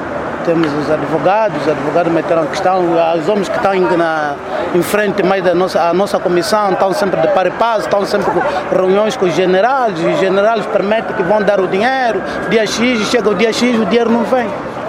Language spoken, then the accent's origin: Portuguese; Angola; nós somos angolanos e sofremos pelo esse país, tantas guerras